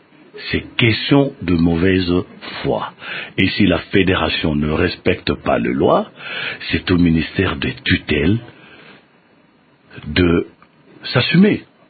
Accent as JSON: {"language": "French", "country": "DR Congo", "said": "nous sommes congolais."}